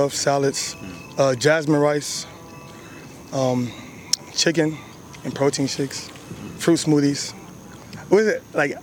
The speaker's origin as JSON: {"language": "English", "town": "Brooklyn", "region": "New York", "country": "United States", "said": "From Brooklyn."}